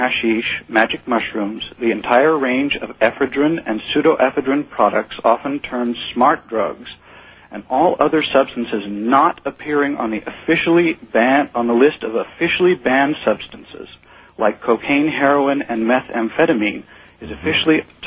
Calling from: Amsterdam, North Holland, Netherlands; again from Amsterdam.

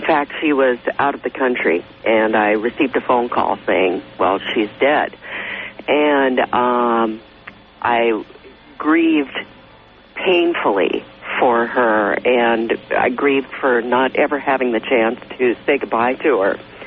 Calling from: Enumclaw, Washington, United States; I'm calling from Enumclaw, Washington.

